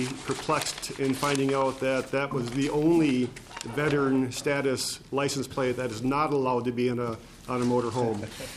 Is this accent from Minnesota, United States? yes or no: yes; Minnesota, United States; from Roanoke, Minnesota.